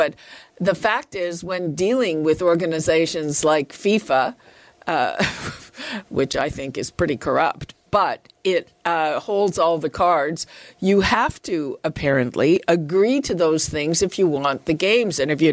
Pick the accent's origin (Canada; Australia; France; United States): Canada; Montreal, Quebec; I grew up in Montreal